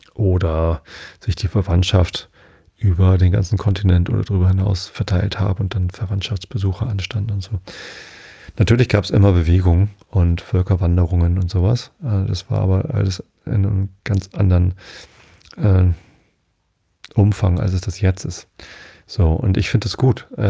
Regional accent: Hamburg, Germany; Ich selbst habe ja mein Leben lang hier in der Umgebung von Hamburg gelebt. Ich bin in Harburg geboren, also im Stadtteil Harburg.

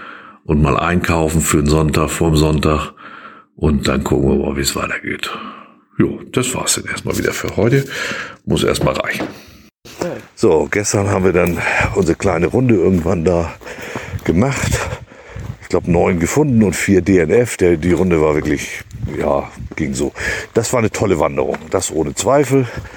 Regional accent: Hamburg, Germany; also 2.600 Meter mal zu erleben als Hamburger

